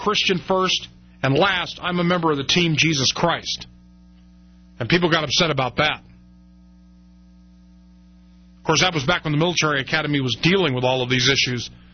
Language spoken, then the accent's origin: English; Los Angeles, California, United States; I grew up in the western United States. I grew up in Los Angeles, in Orange County, California.